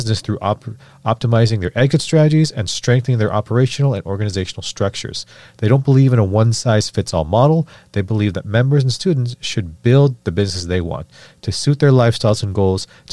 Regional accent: Canada; I grew up in Canada

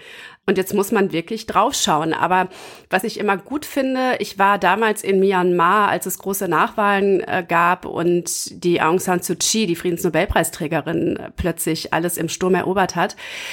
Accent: Gütersloh, North Rhine-Westphalia, Germany; ich komme aus Gütersloh.

